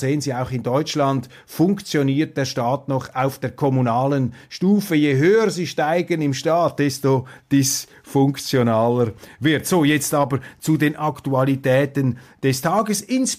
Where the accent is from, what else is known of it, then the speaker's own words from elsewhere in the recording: Switzerland; Als Schweizer muss ich mich da immer etwas zurückhalten